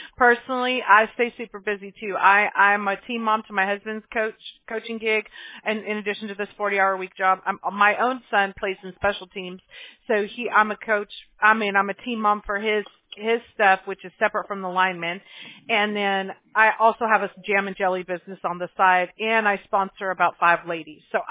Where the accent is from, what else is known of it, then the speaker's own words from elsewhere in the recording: Mobile, Alabama, United States; born there; I was born in Mobile, Alabama.